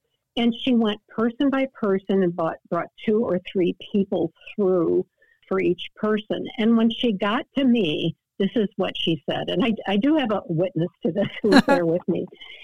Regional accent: Clinton, Iowa, United States; a reading at the spiritualist church in my hometown of Clinton, Iowa.

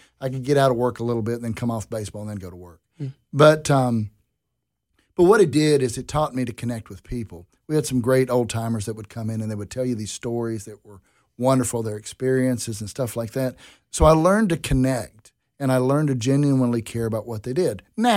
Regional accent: Hendersonville, North Carolina, United States; also born or lived in Houston; I grew up, I was born in Houston, and then moved back to Hendersonville, North Carolina, near Asheville.

